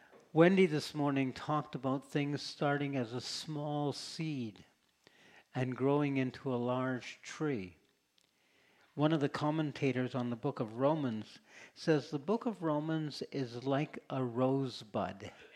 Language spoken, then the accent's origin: English; Kelowna, British Columbia, Canada; I grew up in Kelowna at the period of time when W.A.C. Bennett became the premier of B.C.